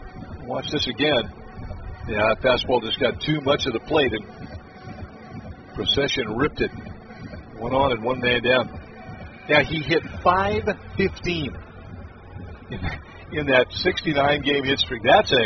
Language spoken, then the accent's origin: English; Seattle, Washington, United States; he had just been acquired from the Seattle Rainiers, my hometown, of the Pacific Coast League